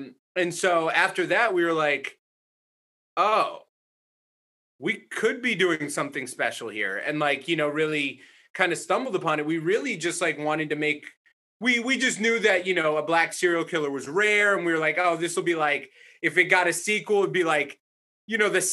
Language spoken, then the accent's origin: English; Massachusetts, United States; if I'm from Massachusetts, so it'd be like Jamaica Plains or, Roxbury